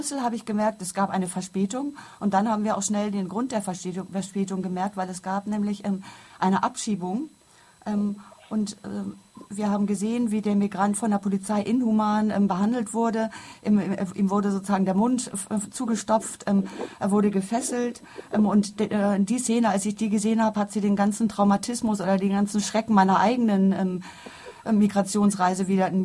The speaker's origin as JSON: {"language": "German", "country": "Cameroon", "moved": "yes", "said": "Ich komme aus Kamerun, aber ich bezeichne mich als Weltbürger."}